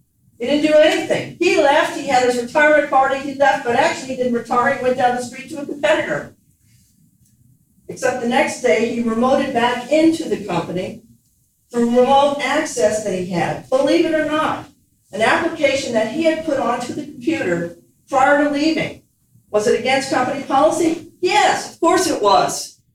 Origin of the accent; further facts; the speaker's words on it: California, United States; moved away as an adult; now in Texas, United States; I came here from California as soon as I could after graduating from law school. Married a Texan